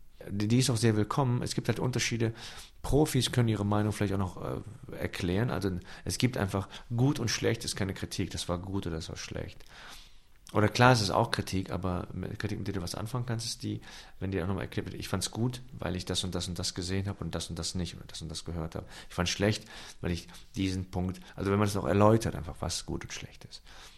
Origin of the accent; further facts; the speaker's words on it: Cologne, North Rhine-Westphalia, Germany; Köln ist meine Heimat.